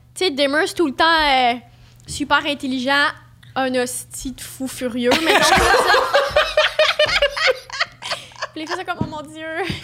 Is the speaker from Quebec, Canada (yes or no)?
no; Ontario, Canada; Puis en plus, moi, je viens de l'Ontario. Alors, on m'a jamais entendu parler comme ça, comme je te parle là, même si je sais que je suis ancienne, j'ai quand même un accent, puis j'utilise quand même un vocabulaire des fois plus anglo